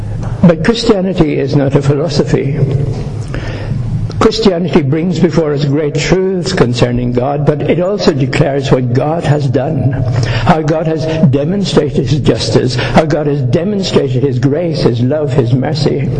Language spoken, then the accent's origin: English; Ireland; Being Irish, I'll start at the third one.